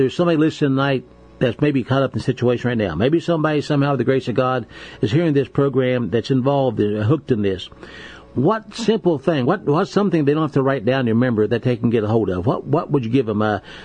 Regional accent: West Virginia, United States; you're talking to a fellow here who lives out in the country, born and raised in West Virginia

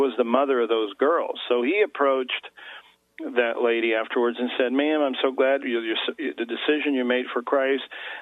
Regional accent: Portugal; So I was born in Portugal. I'm Portuguese and raised there.

